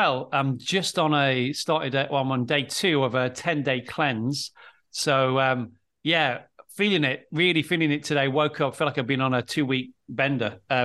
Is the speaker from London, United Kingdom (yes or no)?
no; Manchester, North West England, United Kingdom; I'm from Manchester, or, you know, up north.